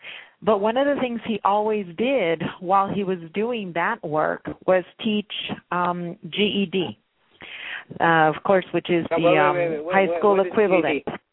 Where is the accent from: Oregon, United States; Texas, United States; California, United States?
Texas, United States; Eagle Pass; first language Spanish; English is a second language; No, I grew up in Eagle Pass. Everybody mistakes us for El Paso, but no, it's Eagle Pass.